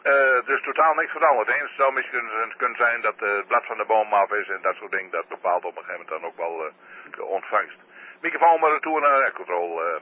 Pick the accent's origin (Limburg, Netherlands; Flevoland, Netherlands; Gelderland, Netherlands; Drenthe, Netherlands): Drenthe, Netherlands; QTHS Norg en ik kom van Drenthe.